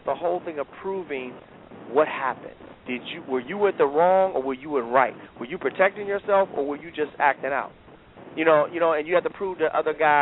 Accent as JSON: {"language": "English", "town": "Detroit", "region": "Michigan", "country": "United States", "tie": "born or raised there", "said": "You know, I was growing up in Detroit, I wanted that law."}